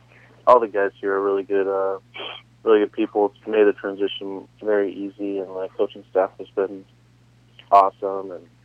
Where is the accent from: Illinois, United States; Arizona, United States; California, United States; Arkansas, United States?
California, United States; also born or lived in Kansas City / Kansas; I was born in Kansas City. Really? I lived in Kansas for 8 years, and then I moved to California, lived in California for 7 years